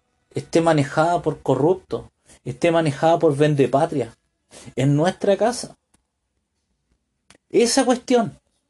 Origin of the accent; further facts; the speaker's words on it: Santiago, Santiago Metropolitan Region, Chile; Yo amo a mi país, pero nací en una ciudad, me crié en Santiago.